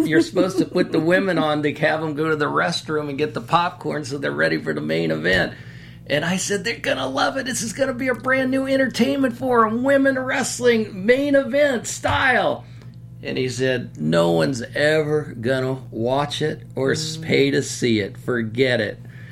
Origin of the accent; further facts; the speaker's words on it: Midwest, United States; And I grew up in the Midwest, was fortunate enough with a buddy of mine, Scott Romer.